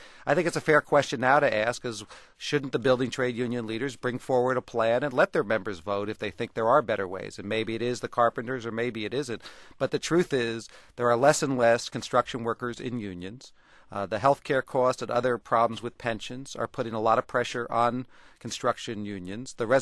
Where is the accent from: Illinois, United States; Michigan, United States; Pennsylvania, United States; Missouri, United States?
Pennsylvania, United States; Philadelphia; I come from Philadelphia. It is about as strong a union town as you can get.